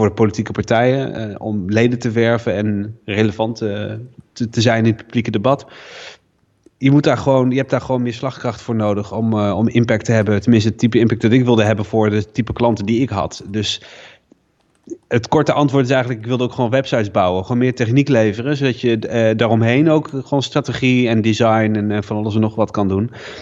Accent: Doetinchem, Gelderland, Netherlands; also born or lived in Nijmegen; now in Rotterdam, Netherlands; Ik woon in Rotterdam en overigens ik kom oorspronkelijk uit Doetinchem, net als jij. Dat is ook wel leuk, ook Achterhoekse roots, maar via Nijmegen naar Rotterdam terechtgekomen.

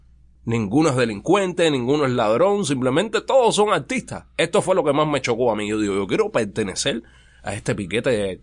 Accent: Havana, Cuba; soy negro cubano de La Habana Vieja, del barrio turístico, zona turística, e incluso viviendo más de 20 años prácticamente en La Habana

